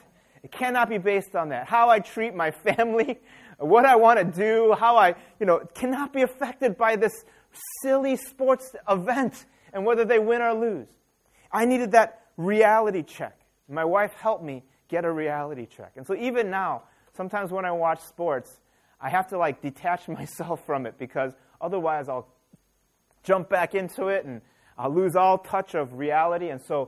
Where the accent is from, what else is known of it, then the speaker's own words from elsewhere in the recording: Chicago, Illinois, United States; I was fortunate enough to live, as a kid, growing up in Chicago with some of the best players that we've ever had in history.